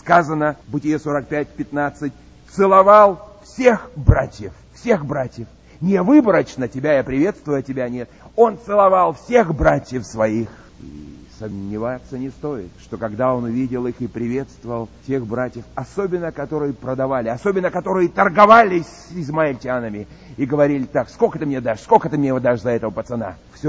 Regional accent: Vorkuta, Komi Republic, Russia; Родился я в Воркуте, вырос там. Я продукт Воркуты, извините меня.

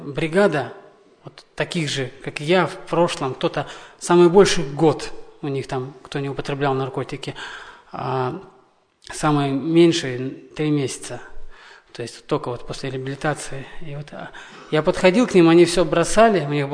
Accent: Berdsk, Novosibirsk Oblast, Russia; я сам из Бердска, это Новосибирская область.

